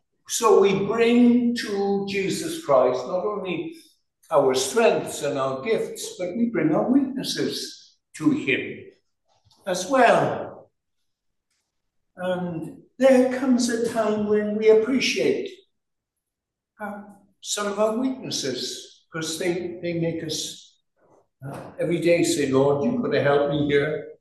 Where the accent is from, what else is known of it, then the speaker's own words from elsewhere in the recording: Wales, United Kingdom; I'm a Welshman. Next Sunday I'll be preaching in Welsh in a church near Oxford Circus.